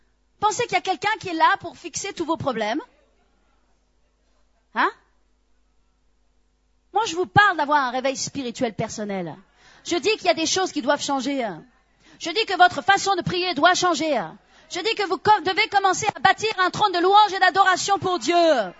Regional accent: France; Vous savez, moi je suis française. Hein? J'ai été éduquée à la française.

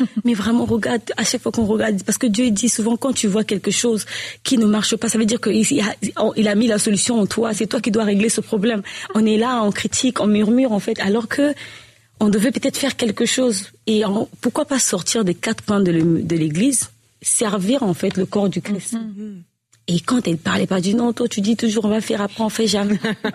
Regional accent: Republic of the Congo; parce que nous, on vient du Congo-Brazzaville. Mm-hmm. Pas du Congo-Kinshasa, du Congo-Brazzaville.

